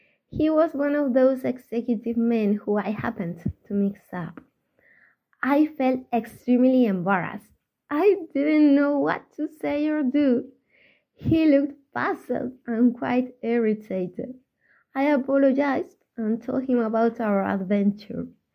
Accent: Spain; English is a second language; I'm from Spain.

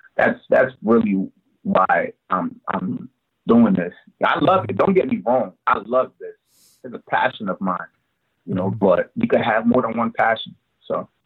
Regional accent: Monrovia, Montserrado, Liberia; I'm originally from Monrovia, Liberia. That's in West Africa, near Ghana, Nigeria, near Sierra Leone.

